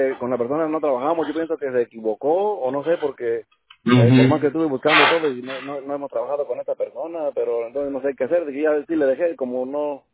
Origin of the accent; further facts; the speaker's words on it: Guanajuato, Mexico; Somos allá de Guanajuato.